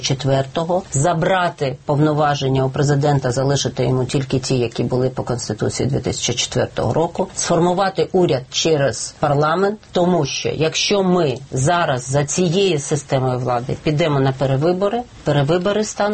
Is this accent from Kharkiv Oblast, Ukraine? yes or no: yes; Kharkiv, Kharkiv Oblast, Ukraine; Тому що мій рідний Харків спить